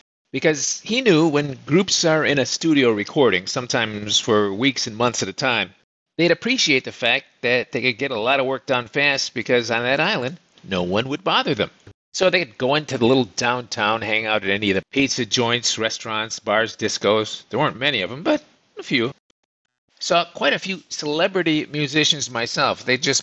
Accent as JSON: {"language": "English", "country": "United States", "said": "Of course, being an American in an all-Brit subdivision, we all had insurance."}